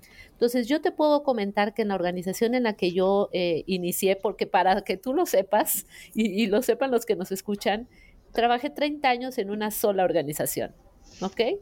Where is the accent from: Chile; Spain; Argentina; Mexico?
Mexico; siendo mexicana, te lo repito, y mujer